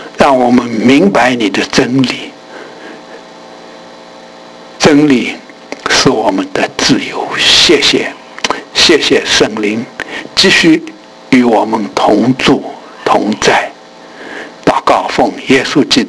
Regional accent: China; 我想我们中国人很多人呢、啊、都没有读莎士比亚，

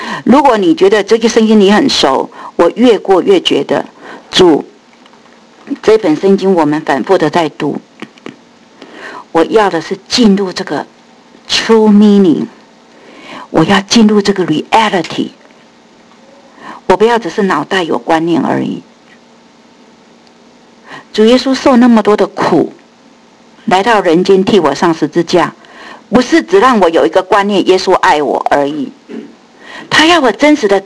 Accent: Tainan, Taiwan; 我是台湾来的，我生在台湾的台南

